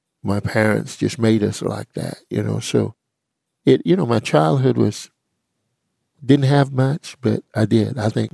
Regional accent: Oklahoma, United States; I am a full-blooded Creek Indian. I was born and raised in Oklahoma.

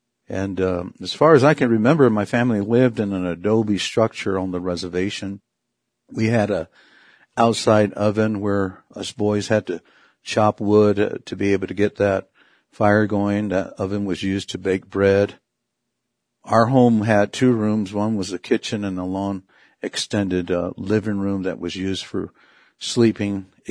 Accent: Laguna, New Mexico, United States; I'm from the Pueblo of Laguna right here in New Mexico. I'm from the Roadrunner and Turkey clan.

